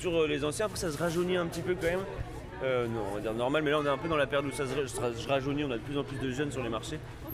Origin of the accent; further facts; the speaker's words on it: Brest, Brittany, France; J'ai grandi au vallon du Stangalaire. Donc c'est vrai que le coin est super joli, du coup j'ai grandi dans un espace chouette.